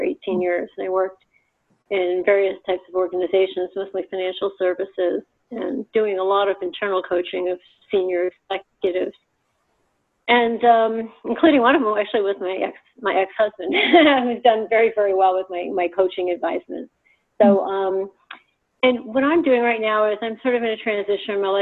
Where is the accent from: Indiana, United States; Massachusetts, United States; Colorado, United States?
Massachusetts, United States; Boston; moved away as an adult; now in Los Angeles, United States; I'm actually from New England. I moved here from Boston 4 years ago. And after living in Boston for 30 years, I went to college in Boston and just stayed.